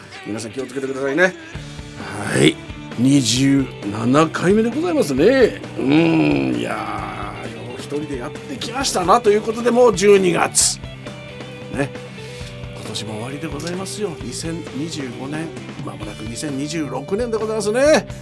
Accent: Nihonmatsu, Fukushima, Japan; 福島県二本松市情報、私そこ出身でございますんでね、

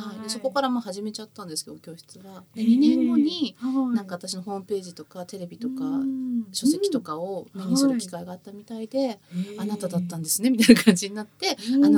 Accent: Tokyo, Japan; もう本当に下町

